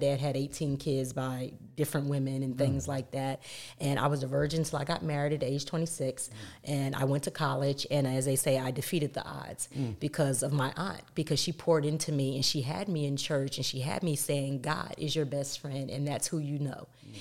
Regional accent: York, Pennsylvania, United States; Well, I'm originally from, I was born in New York. Okay. Raised in York, Pennsylvania by my aunt, my great aunt

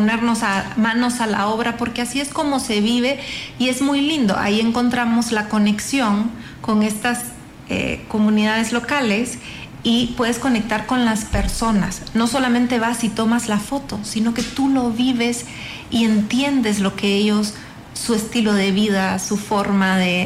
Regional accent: Mexico

